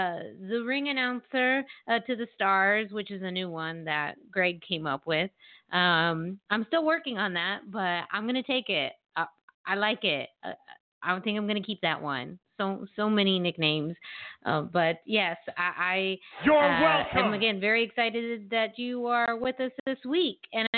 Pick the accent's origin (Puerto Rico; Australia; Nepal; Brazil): Puerto Rico; born there; Both of my parents are Puerto Rican, born in Puerto Rico myself. But I, you know, grew up speaking English